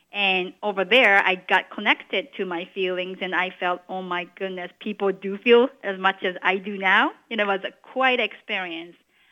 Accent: Japan; I was born and raised in Japan, but I wasn't really introduced to the practices of Buddhism.

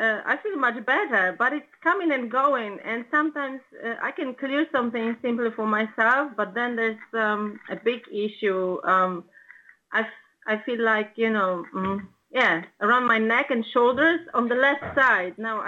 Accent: Szczecin, West Pomeranian Voivodeship, Poland; I'm from Szczecin, not very far from Berlin.

